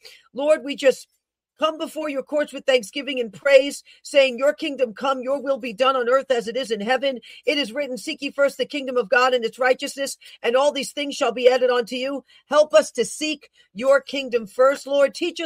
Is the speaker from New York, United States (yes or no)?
yes; Bronx, New York, United States; I'm from the Bronx originally, so we love everyone in the boroughs.